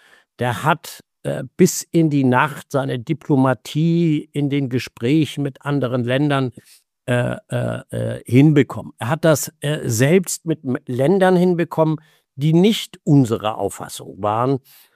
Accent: Saxony-Anhalt, Germany; ich habe das selbst in meinem eigenen Bundesland, wo die Chemieindustrie ja ganz stark ist, in Leuna hier in Sachsen-Anhalt

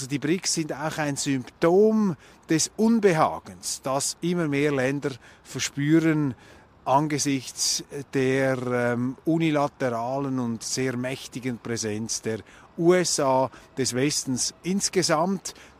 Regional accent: Switzerland; als Schweizer beobachten wir, die Welt verändert sich, die herkömmlichen Blöcke sind nicht mehr so dominant.

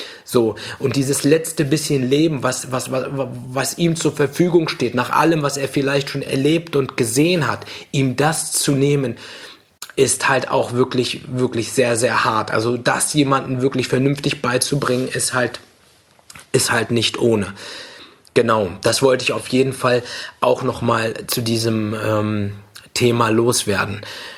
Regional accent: Tunisia; wir kommen ursprünglich aus Tunesien, hierher gekommen mit nichts in der Hand

